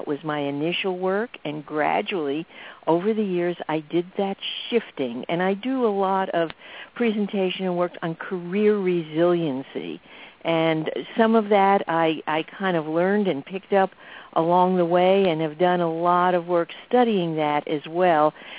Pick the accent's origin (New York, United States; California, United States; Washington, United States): New York, United States; New York City; now in Dallas, United States; Well, if I have grown up at all, it would have been in New York City. But we moved to Dallas in 1970. So I'm almost more of a Texan than a New Yorker, except for the way I talk.